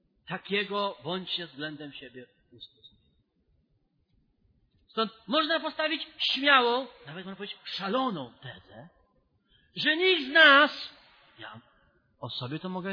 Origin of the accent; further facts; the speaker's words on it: Lublin Voivodeship, Poland; my z Lubelskiego, że warszawiacy to są warszawiacy.